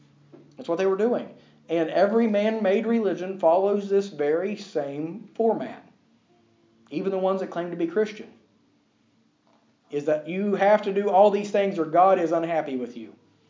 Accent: United States; And of course, I come from America. I come from the United States, the land of the free and the home of the brave.

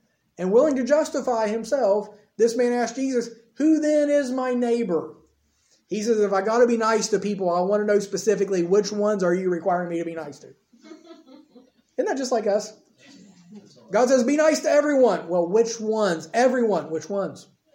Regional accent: United States; now in Ireland; It's funny for me, being an American living in Ireland

